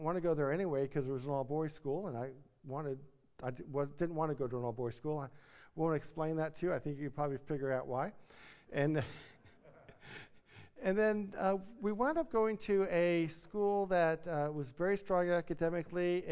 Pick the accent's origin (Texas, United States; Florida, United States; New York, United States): New York, United States; Long Island; I grew up in New York, in Long Island, New York, in a conservative Jewish home.